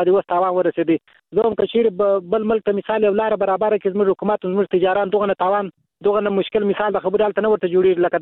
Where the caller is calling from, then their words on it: Helmand, Afghanistan; د هلمند ولایت څخه